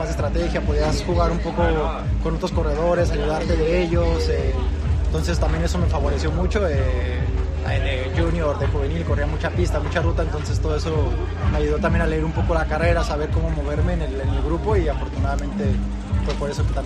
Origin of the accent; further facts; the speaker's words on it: Mexico; nosotros como mexicanos no sabíamos nunca si podíamos llegar a este nivel de elite